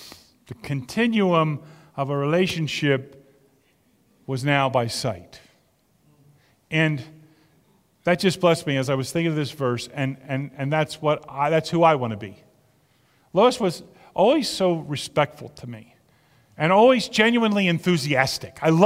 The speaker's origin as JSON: {"language": "English", "town": "Pitman", "region": "New Jersey", "country": "United States", "tie": "born or raised there", "said": "Yesterday, some people gathered in my hometown of Pittman, New Jersey, and they celebrated the 50th reunion of the class of 1975."}